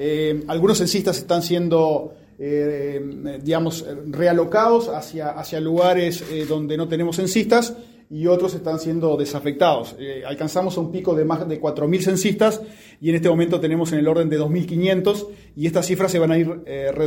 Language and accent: Spanish; Uruguay